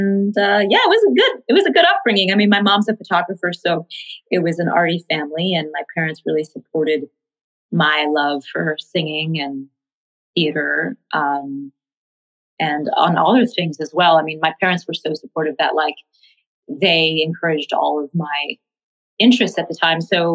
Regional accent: New York, United States; I mean, I grew up in Tribeca before it was fancy pants. It was very like, it felt very much like a small town of like old hippies and artists and their kids.

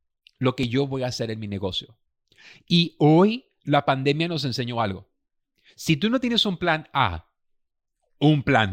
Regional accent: Mexico; Y eso me ha pasado porque soy un buen mexicano.

